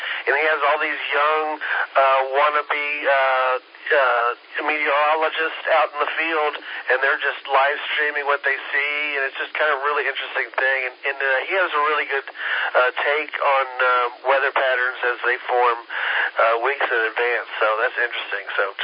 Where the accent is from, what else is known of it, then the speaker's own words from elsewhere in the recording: Midwest, United States; And like a lot of Midwestern towns, I grew up in the Midwest, so, you know, I'm not a big city guy.